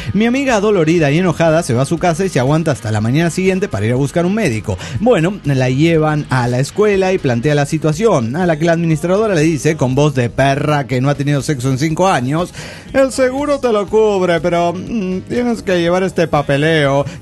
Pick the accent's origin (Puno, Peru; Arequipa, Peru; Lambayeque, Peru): Puno, Peru; Juliaca; de Juliaca, Perú.